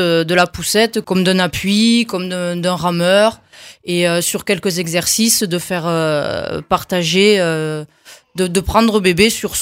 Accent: Rodez, Occitanie, France; De Rodez. Je suis ruthénoise.

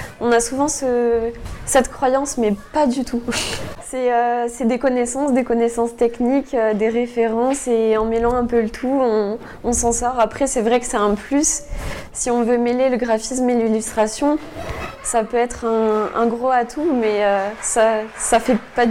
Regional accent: Clermont-Ferrand, Auvergne-Rhône-Alpes, France; Alors moi, je viens de Clermont-Ferrand.

